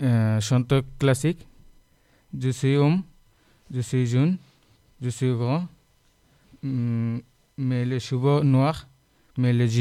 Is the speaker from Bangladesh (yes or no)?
yes; Bangladesh; French is a second language; now in France; J'ai 16 ans. Je viens du Bangladesh. Je parle 4 langues. Bangla, and, anglais et français. J'habite à Kempa.